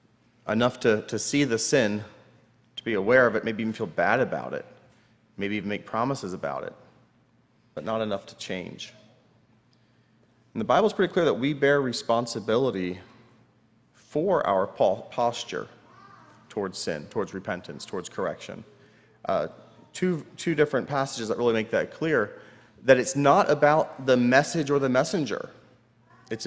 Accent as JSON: {"language": "English", "town": "Lancaster County", "region": "Pennsylvania", "country": "United States", "tie": "born or raised there", "said": "growing up in Lancaster County, you have a certain ignorance or a certain naivety as to how easy it is to grow things."}